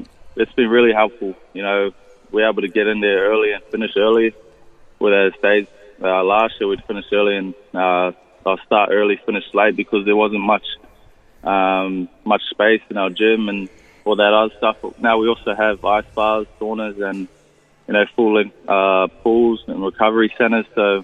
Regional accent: New Zealand; Obviously, growing up in New Zealand, all the kids wanted to be Benji, you know, playing around on the streets, trying to do his slick passes.

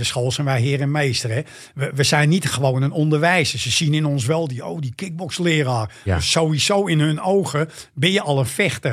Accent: The Hague, South Holland, Netherlands; accent: Amsterdam; Ik ben een Hagenees, maar ik praat echt Amsterdam.

